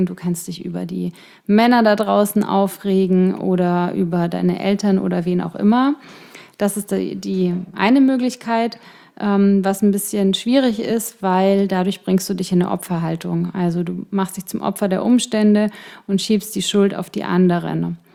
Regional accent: Ingolstadt, Bavaria, Germany; das ist so wie München und Ingolstadt, da meine Heimat.

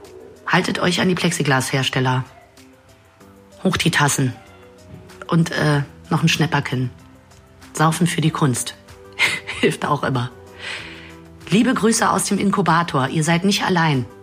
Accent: Berlin, Germany; nach München zu fahren als Berlinerin.

